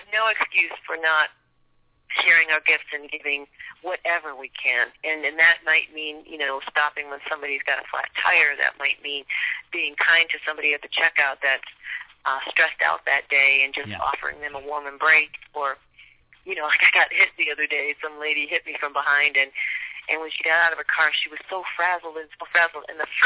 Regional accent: Detroit, Michigan, United States; Yeah, well, I grew up in Detroit during a time when there was a lot of racial tensions and stuff

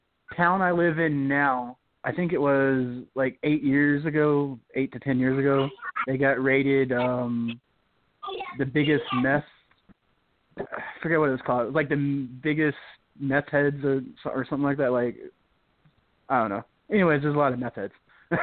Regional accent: Mexico; I was like, yeah, I don't really see that because I grew up in Mexico and it's not like that.

